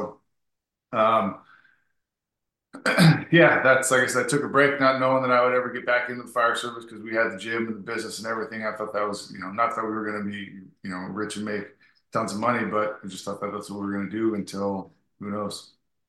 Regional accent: Huntington Beach, California, United States; And me growing up in Huntington Beach in California, I very much wanted to be by the water and on a coast.

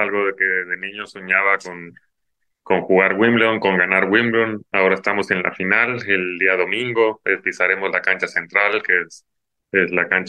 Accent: Mexico; somos mexicanos, hablamos español

